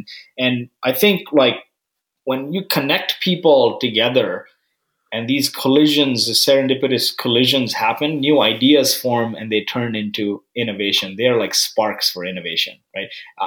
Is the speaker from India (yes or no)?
no; Canada; now in San Francisco, United States; I'm Canadian through and through.